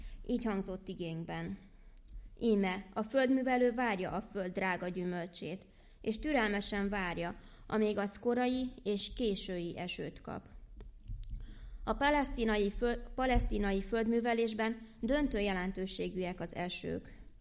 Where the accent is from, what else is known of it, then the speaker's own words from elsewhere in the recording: Hungary; Én vidéki vagyok, és vidéken is jártam gimnáziumba.